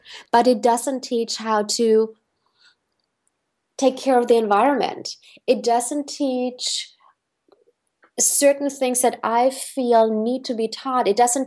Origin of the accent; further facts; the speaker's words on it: Germany; I was raised in Germany, and Germany is really, really super conscious when it comes to trash.